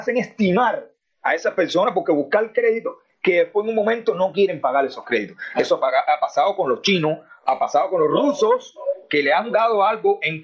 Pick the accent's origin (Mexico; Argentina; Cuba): Cuba; como un cubano de a pie